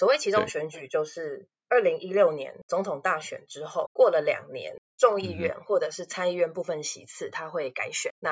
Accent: Taiwan; 我说会，我是台湾来的。

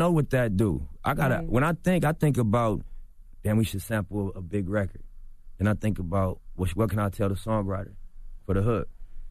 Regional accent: Los Angeles, California, United States; I'm from L.A., bro. I'm from Rolling 60s.

